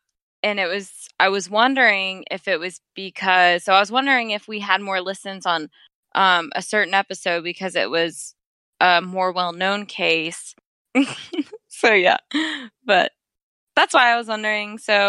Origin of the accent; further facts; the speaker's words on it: the South, United States; I say Ouija because I'm from the South and we say things and people don't like it.